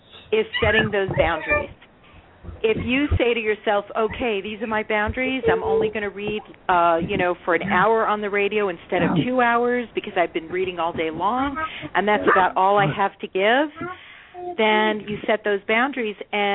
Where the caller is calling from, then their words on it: California, United States; It's from California.